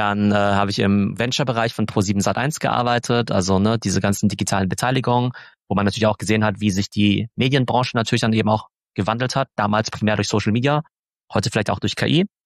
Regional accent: Karlsruhe, Baden-Württemberg, Germany; born there; Also ich komme gebürtig aus Karlsruhe, ne, ja. So eine mittelgroße Stadt, 300.000 Einwohner in Baden-Württemberg.

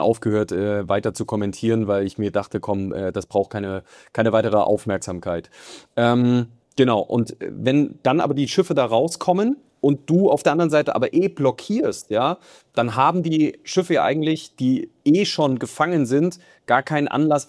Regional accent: Hesse, Germany; Also ich bin ja früher an der osthessischen Grenze zu Thüringen, also Westthüringen, Osthessen, das war so die Ecke, wo ich groß geworden bin

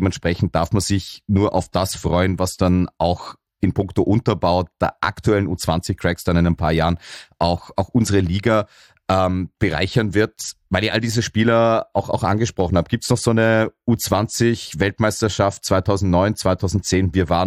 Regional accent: Austria; da sind wir als Österreicher wahrscheinlich noch ein Stückchen davon entfernt?

